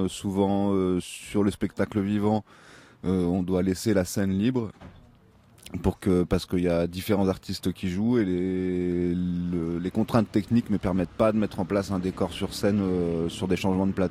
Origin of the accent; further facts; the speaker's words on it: Grenoble, Auvergne-Rhône-Alpes, France; je suis originaire de Grenoble